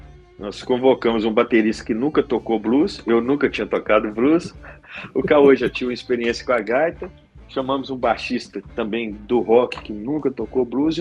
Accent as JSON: {"language": "Portuguese", "town": "Belo Horizonte", "region": "Minas Gerais", "country": "Brazil", "tie": "born or raised there", "said": "ele morava no Barreiro, que é onde eu fui criado praticamente a vida toda, que é uma região aqui de Belo Horizonte."}